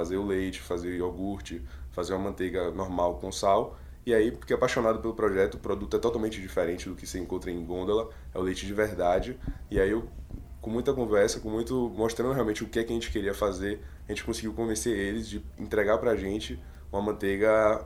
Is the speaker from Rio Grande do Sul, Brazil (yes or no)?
no; Bahia, Brazil; como a gente é da Bahia, tem muita área produtiva lá, pecuária muito forte